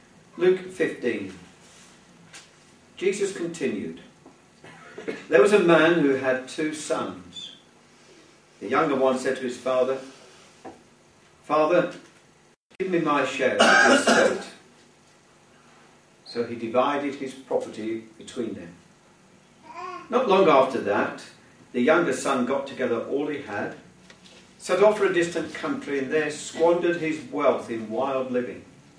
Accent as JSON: {"language": "English", "region": "England", "country": "United Kingdom", "lives_now": "Wales, United Kingdom", "said": "I'm English in a Welsh country, and I will have to confess my first loyalty will lie towards England."}